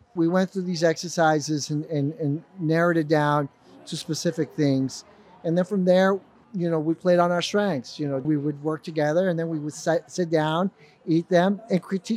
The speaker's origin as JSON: {"language": "English", "country": "Mexico", "tie": "born or raised there", "said": "growing up in Mexico, having my mom being Vietnamese and her cooking Vietnamese food"}